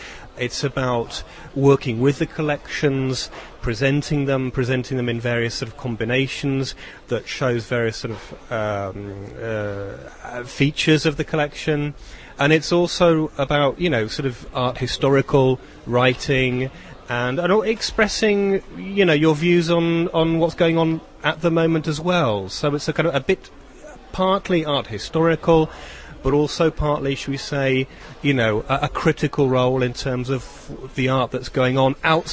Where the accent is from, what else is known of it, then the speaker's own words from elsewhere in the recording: England, United Kingdom; now in Czech Republic; being an Englishman, a foreigner in the Czech context, I'm now the chairman of the fine arts section.